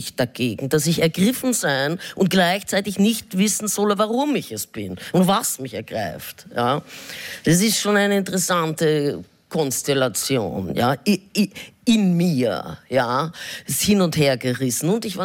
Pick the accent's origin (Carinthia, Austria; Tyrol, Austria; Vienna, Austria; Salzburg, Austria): Vienna, Austria; da fühle ich mich als Wiener schon irgendwie berufen